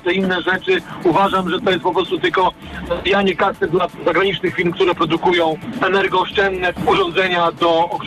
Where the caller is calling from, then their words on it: Szczecin, West Pomeranian Voivodeship, Poland; ze Szczecina. Ja mam lat 50 parę